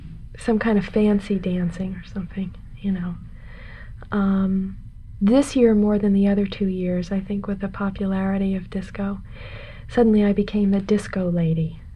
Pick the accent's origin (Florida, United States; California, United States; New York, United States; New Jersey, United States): California, United States; I tell them my name, and I tell them that I'm visiting from California